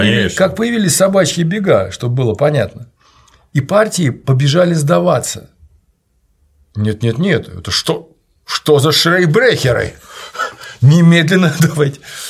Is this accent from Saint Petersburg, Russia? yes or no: no; Samara, Samara Oblast, Russia; я из Самары